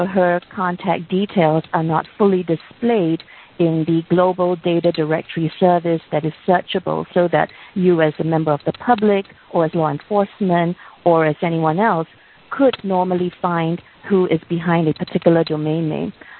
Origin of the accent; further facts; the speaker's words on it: Singapore; now in United States; although I'm based primarily in the United States, my hometown is Singapore, and I'm actually talking to you from the Singapore office.